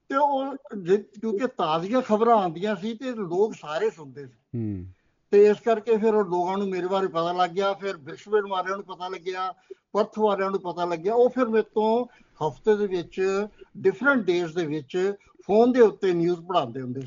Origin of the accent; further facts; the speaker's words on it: Bharowal, Punjab, India; born there; ਮੈਂ ਪਿੰਡ ਭਰੋਵਾਲ ਸੈਲਾ ਖੁਰਦ ਗੜਸ਼ੰਕਰ ਦੇ ਕੋਲ ਹੈਗਾ, ਤੇ ਮੇਰਾ ਜਨਮ ਉੱਥੋਂ ਦਾ ਹੈਗਾ